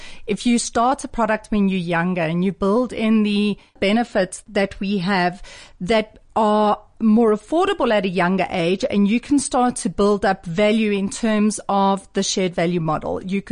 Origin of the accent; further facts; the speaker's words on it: South Africa; as a millennial traveling, that if I look back, I would have loved to have known that, because I think South African, I am South African